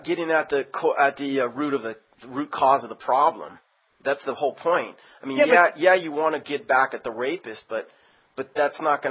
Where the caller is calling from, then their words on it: Manchester, North West England, United Kingdom; I'm actually calling from Manchester, England